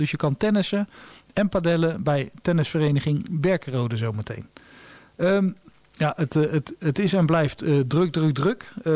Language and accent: Dutch; Netherlands; Want ja, om een of andere reden, wij zijn Nederlanders en dan zoeken we het water op met mooi weer.